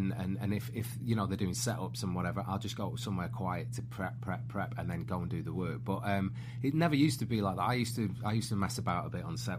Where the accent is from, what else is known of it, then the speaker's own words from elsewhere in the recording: Manchester, North West England, United Kingdom; You know, we're Brits. I'm from Manchester.